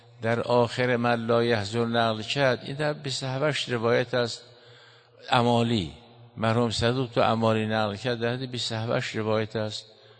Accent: Iran; بالاخره اینا ایرانی هستند دیگه، همه ما ایرانی هستیم.

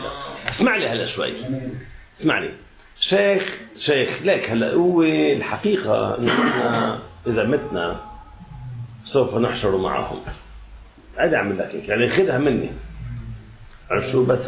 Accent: Jibchit, Nabatieh Governorate, Lebanon; الكف عمي بجبشيت بضيعتنا

